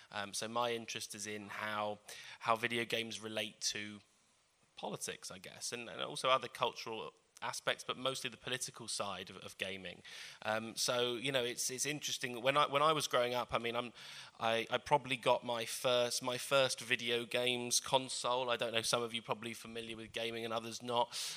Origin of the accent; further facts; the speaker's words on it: London, United Kingdom; accent: North London; I've actually got like two voices, like, because I'm from London, so normally I sound like really North London.